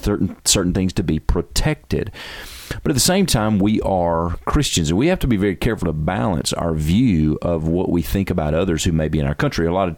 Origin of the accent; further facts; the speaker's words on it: United States; And I'm an American.